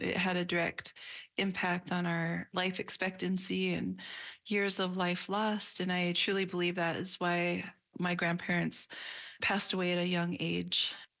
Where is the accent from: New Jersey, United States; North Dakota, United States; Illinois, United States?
North Dakota, United States; Mandaree; We grew up in Mandaree, but west of Mandaree